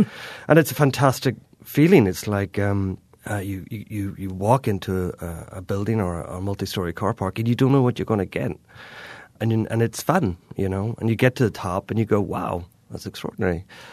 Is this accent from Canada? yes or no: no; Northern Ireland, United Kingdom; from growing up in Northern Ireland, we were always nervous about how outsiders represented my home.